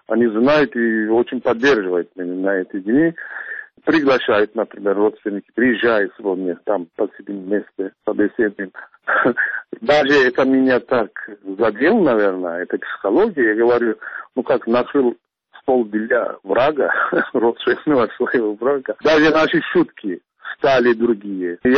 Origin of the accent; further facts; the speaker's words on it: Turkey; Russian is a second language; now in Russia; года живу в России. Свою сознательную жизнь я прожил здесь. Очень многие турки, первые поколения, я скажу, приехали из Турции